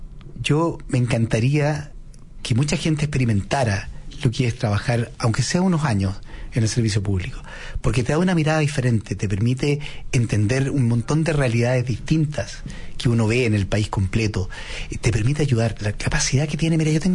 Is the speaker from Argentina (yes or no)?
no; Chile; Creo que lo que nos distingue como chilenos.